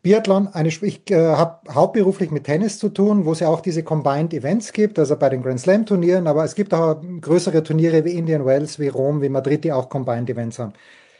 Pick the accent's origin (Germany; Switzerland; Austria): Austria; als Österreicher wissen wir